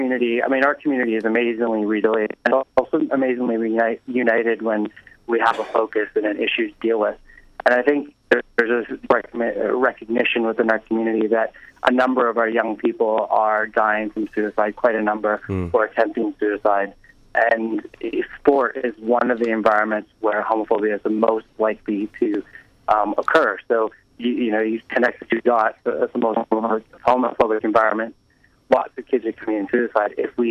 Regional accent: Canada; I'm from Canada originally

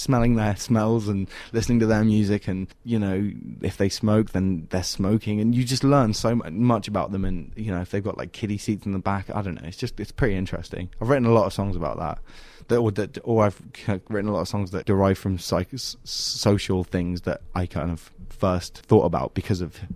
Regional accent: England, United Kingdom; now in Australia; I'm doing terribly in England. Like, I wouldn't even be able, if I played a home show in my hometown, like, I wouldn't sell it out or anything.

